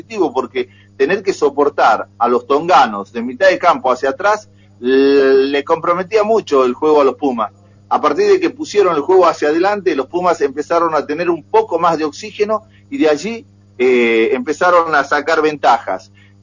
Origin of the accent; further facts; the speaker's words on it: Tucumán, Argentina; somos tucumanos